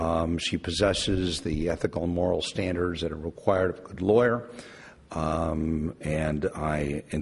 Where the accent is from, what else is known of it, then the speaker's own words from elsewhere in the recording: Cleveland, Ohio, United States; from Cleveland, Ohio, and I enthusiastically support the application